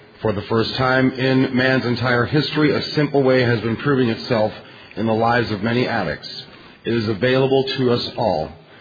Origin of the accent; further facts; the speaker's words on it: California, United States; I'm an addict from Orange County, California.